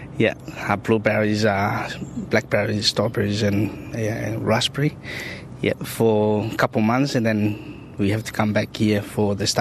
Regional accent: Tonga; now in Renmark, Australia; I'm originally from Tonga.

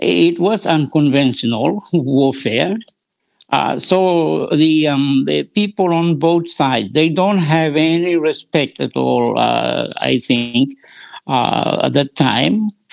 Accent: Guadalcanal, Solomon Islands; I'm from Guadalcanal, okay? And as such, I have a pretty... What let's say the opportunity that others don't really have, that I could actually as a Guadalcanalist, I could actually go outside of Honiara, yeah.

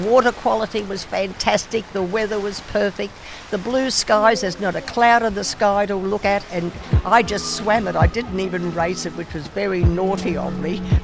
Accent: Sydney, New South Wales, Australia; I came from Sydney and I swam at Brightley Sands.

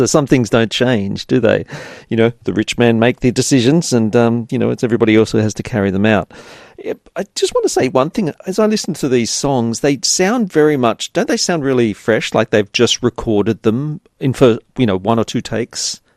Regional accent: Sydney, New South Wales, Australia; this is growing up in Sydney suburbia in the 70s

